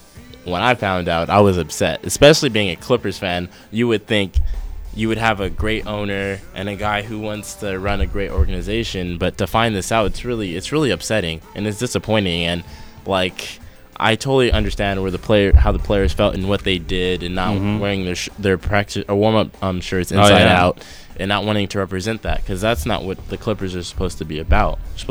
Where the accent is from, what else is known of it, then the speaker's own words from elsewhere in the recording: Anaheim, California, United States; Well, I'm excited for this because, you know, I'm from Anaheim, I would love to see the Kings lose.